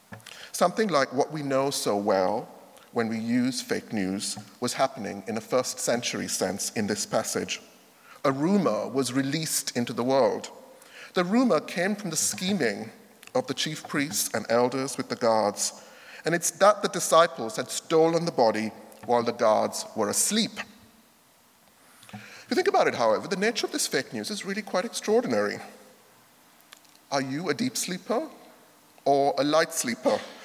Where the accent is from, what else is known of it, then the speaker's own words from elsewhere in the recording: Sri Lanka; It was Sri Lankan New Year on Friday, and I grew up in Sri Lanka.